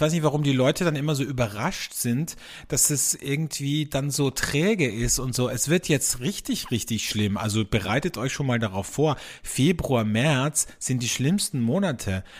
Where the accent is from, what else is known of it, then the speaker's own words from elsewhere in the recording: Austria; Ich fand es ja ganz lustig, bei uns in Österreich gibt es seit einiger Zeit im Radio Nachrichten in einfacher Sprache.